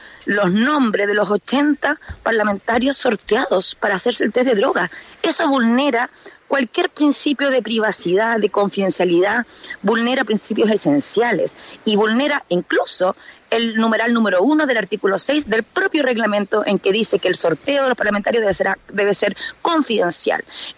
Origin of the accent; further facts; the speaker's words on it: Chile; A mí me da una profunda vergüenza como parlamentaria chilena este reglamento